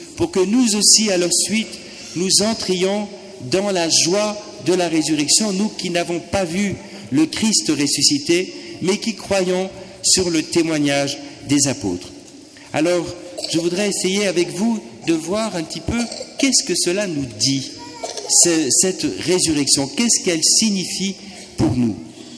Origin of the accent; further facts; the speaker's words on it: Bordeaux, Nouvelle-Aquitaine, France; Eh bien, vous savez, moi je viens de Bordeaux.